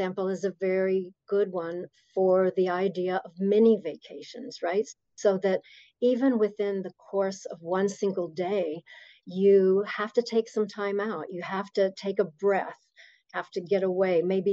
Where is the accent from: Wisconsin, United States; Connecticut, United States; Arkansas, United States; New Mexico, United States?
New Mexico, United States; Well, since I come from New Mexico